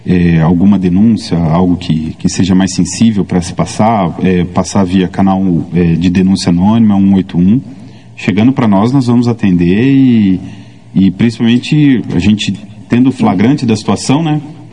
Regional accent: Rio Claro, São Paulo, Brazil; now in Jacarezinho, Brazil; Eu sou natural de Rio Claro, interior de São Paulo.

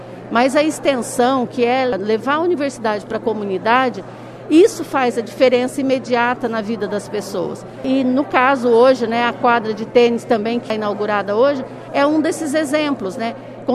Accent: Bandeirantes, Paraná, Brazil; eu sou aqui de Bandeirantes, né?

